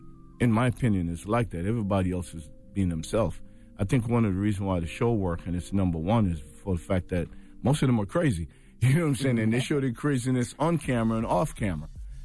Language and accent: English; Brooklyn, New York, United States; You know, he's from the Bronx. I'm from Brooklyn.